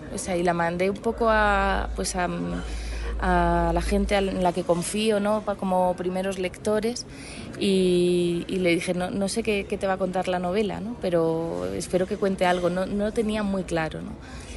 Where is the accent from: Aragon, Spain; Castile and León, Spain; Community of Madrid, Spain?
Community of Madrid, Spain; Madrid; Yo soy de Madrid, ¿no?